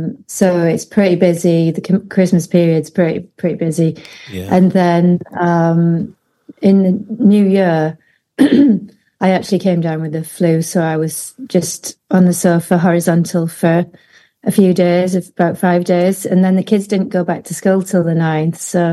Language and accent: English; North East England, United Kingdom; now in London, United Kingdom; I've lived in London for about 20 years, but I'm originally from Teesside.